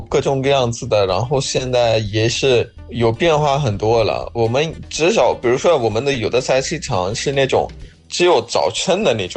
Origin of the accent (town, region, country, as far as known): Pakistan; Chinese is a second language